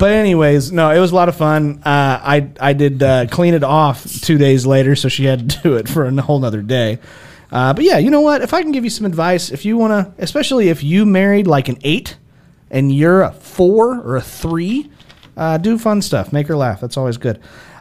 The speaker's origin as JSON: {"language": "English", "country": "Ireland", "said": "I'm Irish. I'm Irish."}